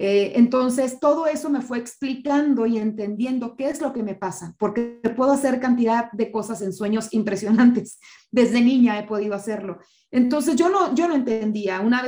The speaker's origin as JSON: {"language": "Spanish", "town": "Tijuana", "region": "Baja California", "country": "Mexico", "tie": "born or raised there", "said": "en Tijuana, que sigue estando muy cerrada, de donde soy oriunda y viví tantos años"}